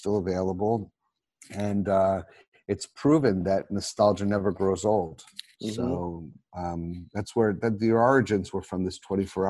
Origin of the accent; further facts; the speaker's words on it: Long Island, New York, United States; And I grew up in Long Island, but my folks were divorced when I was young, and my dad was in the city. So I would split my time between the city and Long Island.